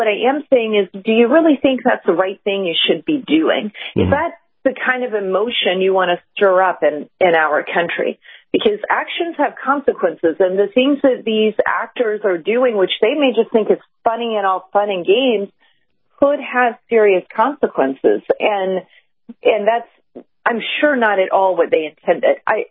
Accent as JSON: {"language": "English", "region": "Georgia", "country": "United States", "said": "I heard that reinforced this weekend from people I was talking to from my home state in Georgia"}